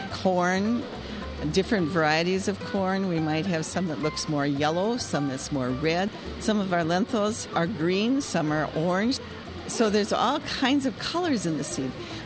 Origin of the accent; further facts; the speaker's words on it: Minnesota, United States; I am from Western Minnesota.